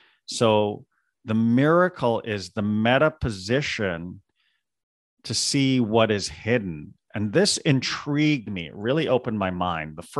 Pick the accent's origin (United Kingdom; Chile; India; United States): India; So being Indian and hearing the Sanskrit pujas and worship at home were one thing, but I wanted to get away from that.